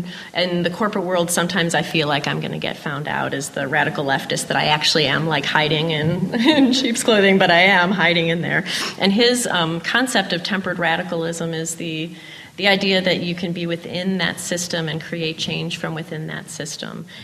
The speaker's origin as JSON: {"language": "English", "town": "Cleveland Heights", "region": "Ohio", "country": "United States", "tie": "born or raised there", "said": "I grew up in Cleveland Heights, where social justice was taught as a part of the curriculum in school."}